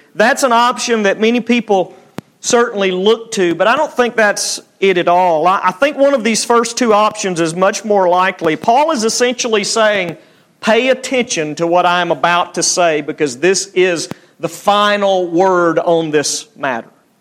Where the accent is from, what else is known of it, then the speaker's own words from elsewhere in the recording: Alabama, United States; I'm from Alabama. I can't say that word very well.